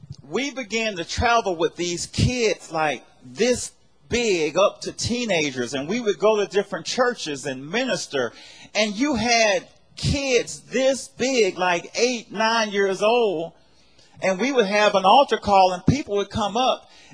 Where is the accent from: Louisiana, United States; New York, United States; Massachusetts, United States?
Louisiana, United States; first thing out of her mouth was, you talk funny. Yes, I'm from Louisiana.